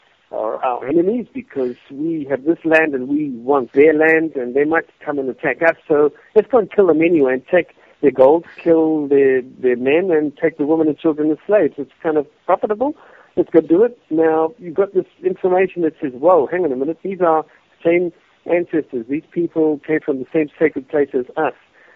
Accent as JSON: {"language": "English", "country": "South Africa", "said": "Michael, being another South African, found his area where these ruins were"}